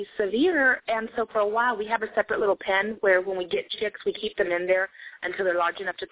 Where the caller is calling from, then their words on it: Shreveport, Louisiana, United States; I am calling from Shreveport, Louisiana.